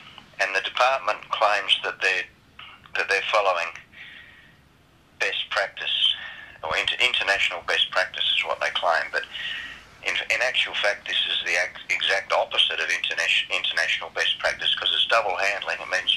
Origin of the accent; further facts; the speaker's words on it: Whyalla, South Australia, Australia; from Whyalla.